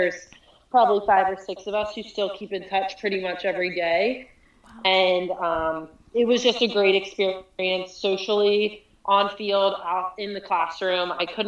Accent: Maryland, United States; also born or lived in Richmond, Virginia; So I moved to Maryland from Richmond, Virginia, when I was like 4 or 5, and obviously, you know, coming from Richmond to Maryland in like 1998 or 1999

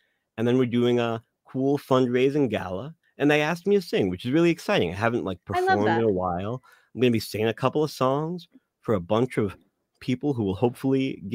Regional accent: Iowa, United States; And I was like, I like cheese. I'm from Iowa.

